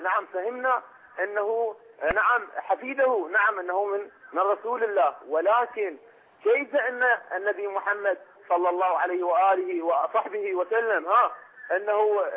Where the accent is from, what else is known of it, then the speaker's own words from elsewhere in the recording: Palestine; now in Norway; أنا من فلسطين، فلا يوجد عندي قدرة إني أرجع فلسطين مرة أخرى، وأنا هنا في النرويج نستأجر بيوت